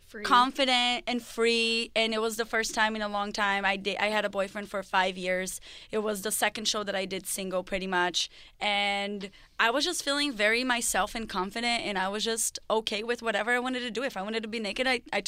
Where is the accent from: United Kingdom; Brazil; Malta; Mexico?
Brazil; now in United States; I mean, I grew up in Brazil. I moved to America.